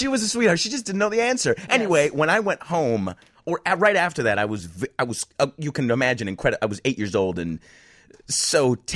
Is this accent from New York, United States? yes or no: no; Highland Park, Illinois, United States; I grew up in Highland Park. I don't know if you guys know where that is. That's like right along the lake.